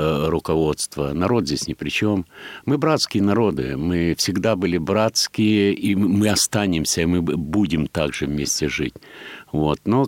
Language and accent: Russian; Ukraine; родом я с Украины. Я люблю эту страну, я люблю эту солнечную, прекрасную, теплую страну, потому что это моя родина, там мои все корни.